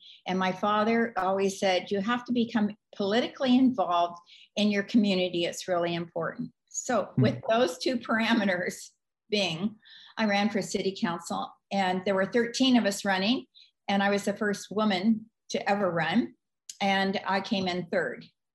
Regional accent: Scottsdale, Arizona, United States; also born or lived in San Francisco; I grew up in Scottsdale, Arizona, when it was rural, and the only road paved was Scottsdale Road, and that was in the 50s.

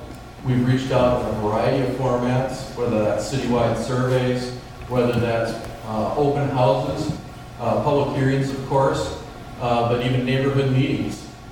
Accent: Green Bay, Wisconsin, United States; now in Minneapolis, United States; Originally, I am from Green Bay, Wisconsin, so I do like to make that distinction.

